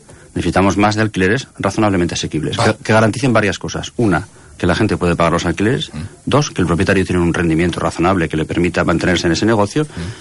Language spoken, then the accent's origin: Spanish; Basauri, Basque Country, Spain; now in Barcelona, Spain; Yo soy de Basauri, que sería el equivalente a San José del Besós. Soy de Basauri, que es un municipio que está justo al lado de Bilbao.